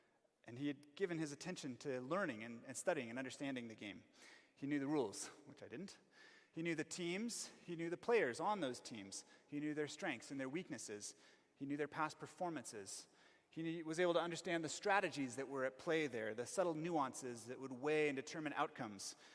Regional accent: United States; now in Johannesburg, South Africa; I went with some South African friends, and to me, as an American and not knowing anything about cricket, it didn't make a lot of sense.

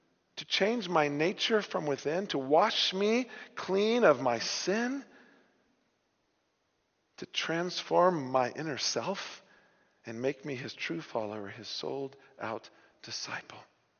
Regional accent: Bible Belt, United States; I grew up in the Bible Belt of the States.

